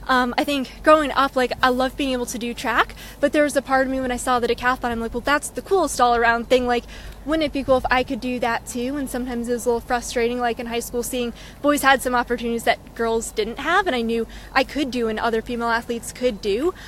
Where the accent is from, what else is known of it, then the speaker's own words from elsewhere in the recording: Raleigh, North Carolina, United States; I'm from Raleigh, North Carolina.